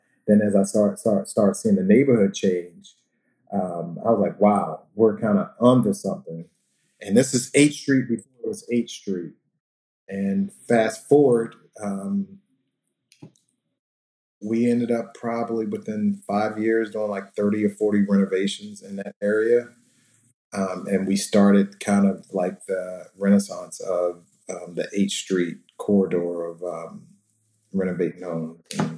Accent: Alexandria, Virginia, United States; my design background comes from growing up in Alexandria, Virginia, O-Town, and Del Rey

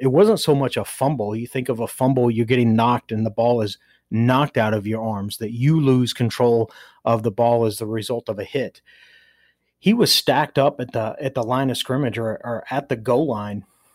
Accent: Nashville, Tennessee, United States; And he played in Nashville, so, and I'm from Nashville, so I'd heard of him sort of ahead of time.

